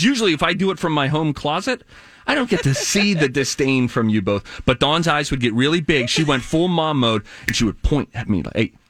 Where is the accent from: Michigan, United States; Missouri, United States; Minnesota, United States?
Minnesota, United States; But if you're on TikTok, I'm … from Minnesota.